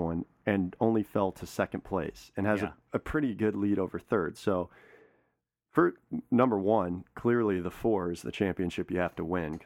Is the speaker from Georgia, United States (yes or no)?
no; Missouri, United States; We're from Missouri.